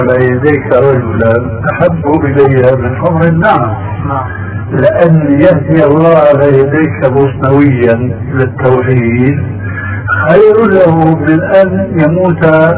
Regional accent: Syria; يقولون عندنا في سوريا عين ما بتقاوي مخرا. عندنا في سوريا

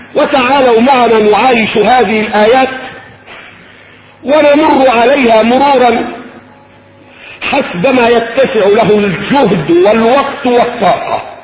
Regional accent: Cairo, Cairo Governorate, Egypt; ما علاقتنا نحن أبناء القاهرة المعز في فجر القرن الخامس عشر؟

